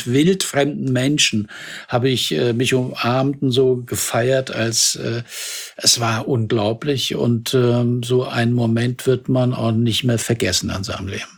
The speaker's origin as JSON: {"language": "German", "country": "Germany", "said": "Also vielleicht sind wir Deutsche dadurch, dass wir durch Massenhysterien, durch die Hitlerzeit da sehr belastet sind, sehr ja schwer entflammbar."}